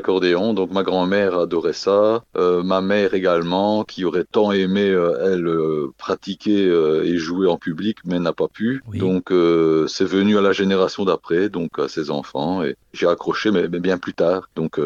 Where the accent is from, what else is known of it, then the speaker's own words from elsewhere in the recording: Saint-Ghislain, Wallonia, Belgium; Je suis natif de Saint-Guilain, donc c'est dans le Hainaut, à une trentaine de kilomètres de Maubeuge et de Valenciennes.